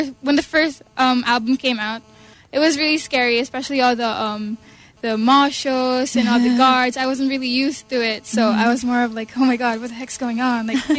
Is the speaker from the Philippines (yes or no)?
yes; Cebu, Central Visayas, Philippines; now in Manila, Philippines; Yeah, I'm half Cebuana and I'm half Irish.